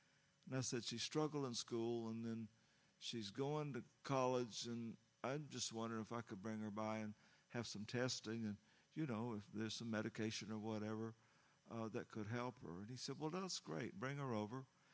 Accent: Southern United States, United States; Now, keep in mind, I'm a Southerner.

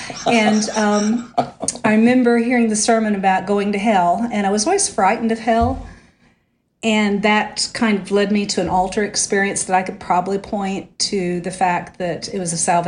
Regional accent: Wichita, Kansas, United States; moved away as an adult; also born or lived in California; primarily, I was raised in Wichita, Kansas, except for a few years in California, and then moved away when I was 19.

